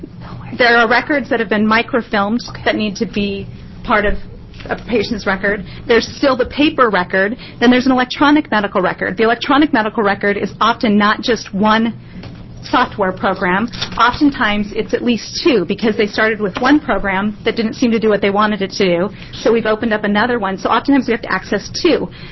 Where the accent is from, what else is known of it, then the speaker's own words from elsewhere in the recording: Bend, Oregon, United States; I am from Bend, Oregon